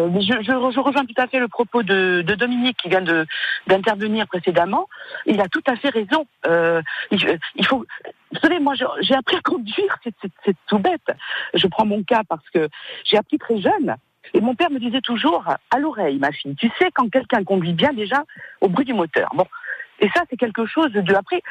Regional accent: Borgo, Corsica, France; Vous sortez de Bastia. Moi, je viens de Borgo, par exemple.

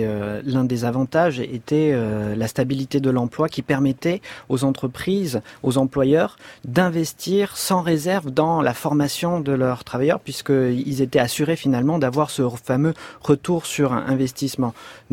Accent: France; ce qui correspondrait chez nous en France aux employés qui seraient embauchés en CDI

